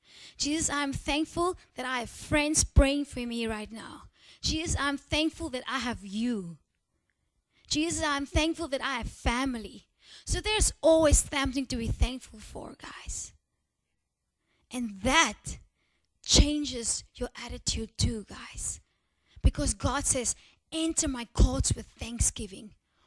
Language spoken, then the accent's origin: English; South Africa; I'm South African. We don't say y'all.